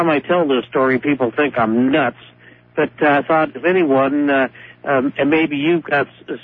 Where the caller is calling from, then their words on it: Reno, Nevada, United States; I'm from Reno.